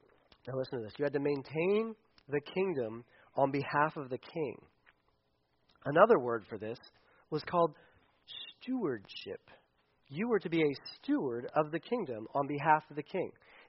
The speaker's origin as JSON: {"language": "English", "region": "Delaware", "country": "United States", "said": "That's why I'm my size, and I'm not bigger because I'm from Delaware, I guess."}